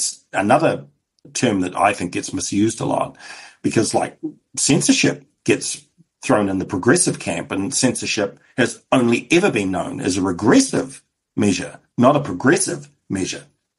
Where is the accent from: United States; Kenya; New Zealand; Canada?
New Zealand; Auckland; my understanding of the right and left growing up in South Auckland in the mid-80s